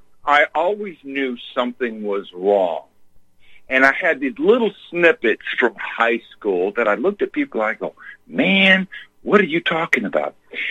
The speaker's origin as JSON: {"language": "English", "region": "California", "country": "United States", "tie": "born or raised there", "moved": "yes", "lives_now": "Colorado Springs, United States", "said": "I came to Colorado Springs from California. I was born and raised over there."}